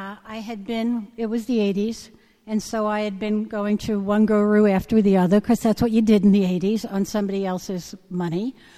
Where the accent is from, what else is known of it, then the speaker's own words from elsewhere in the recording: New York, United States; I, you know, I'm from New York. I don't need to reenter, you know.